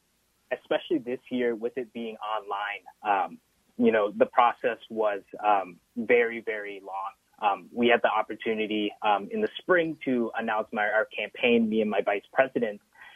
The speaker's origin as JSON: {"language": "English", "town": "Stillwater", "region": "Minnesota", "country": "United States", "tie": "born or raised there", "said": "growing up in the Stillwater school system, I didn't really see that many people who looked like me. And I also grew up on the weekends in Minneapolis, where I attended the mosque."}